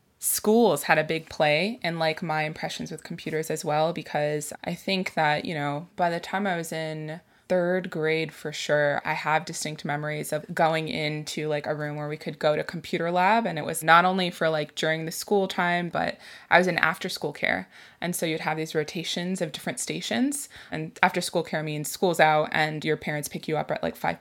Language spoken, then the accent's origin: English; Florida, United States; Yeah, that makes sense since we're both from Florida.